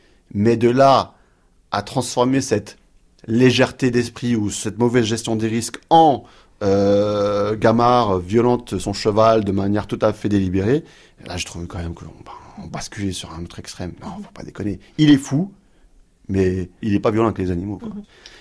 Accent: Montreuil, Île-de-France, France; je viens de Montreuil, j'ai grandi là-bas, j'ai vécu quasiment plus de 20 ans.

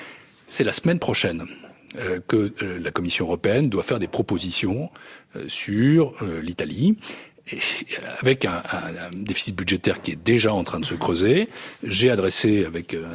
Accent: France; Il se trouve que je suis français et social-démocrate

